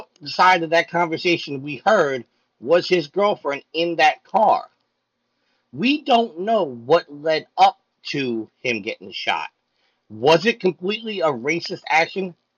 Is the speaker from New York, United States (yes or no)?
yes; Staten Island, New York, United States; You have to go back to the place of my hometown, Staten Island, New York, with Eric Gardner.